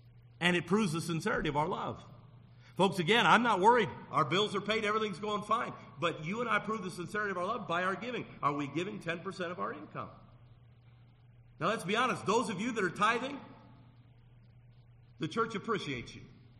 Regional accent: United States; Oh, thank God I'm an American.

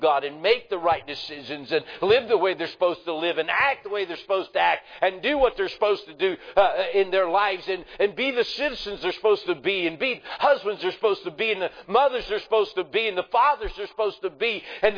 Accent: West Virginia, United States; I mean, listen, I'm from West Virginia. Go ahead and say amen. I mean, I speak two languages. I speak hillbilly and English, and I'm not too sure about English, amen.

